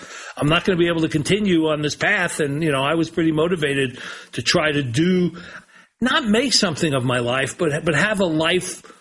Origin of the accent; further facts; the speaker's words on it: New York, United States; I was a kid growing up in New York who was watching people out